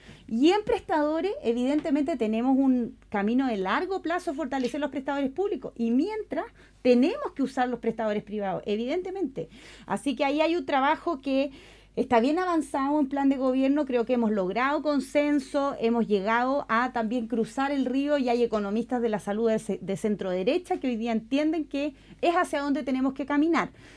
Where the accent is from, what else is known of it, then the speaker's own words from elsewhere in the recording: Chile; soy mujer chilena, mamá, quiero que nuestro país le vaya bien.